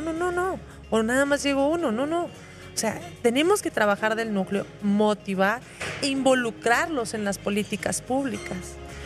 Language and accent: Spanish; Casas Grandes, Chihuahua, Mexico; porque yo soy de allá de Casas Grandes